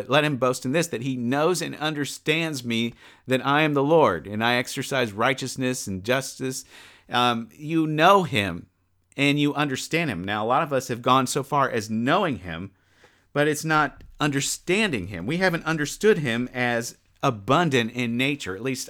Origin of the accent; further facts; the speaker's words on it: Mississippi, United States; There I am from Mississippi. Ain't.